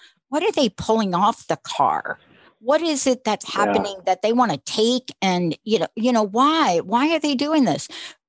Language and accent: English; New York, United States; I'm a kid from New York